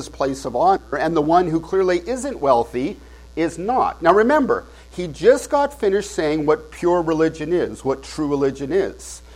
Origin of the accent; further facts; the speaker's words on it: Canada; now in United States; I am a permanent resident alien here in the United States as a Canadian.